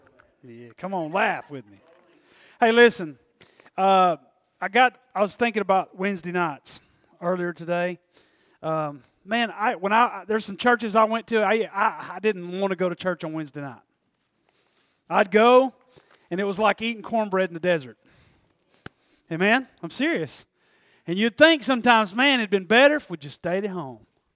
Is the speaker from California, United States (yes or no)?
no; Oakwood, Tennessee, United States; Where I grew up was in Oakwood, Tennessee. Most of y'all know that. I lived on the back of a horseshoe road. The road was shaped like a horseshoe. Now, listen, I'm from East Tennessee. I'm from Polk County, so everything's real simple